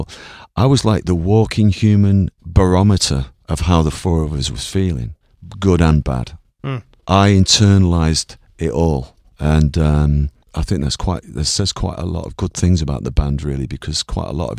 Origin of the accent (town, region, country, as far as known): Ireland